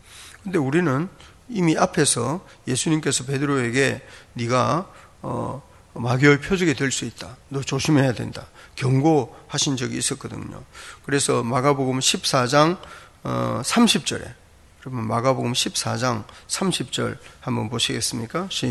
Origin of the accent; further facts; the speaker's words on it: Gyeongsang, South Korea; accent: Gyeongsang dialect; 제가 경상도 사투리 제 말투에서 지울 수 없는 것처럼 누구나 제 말을 들으면 아 저거는 경상도 사투리다 이러는 것처럼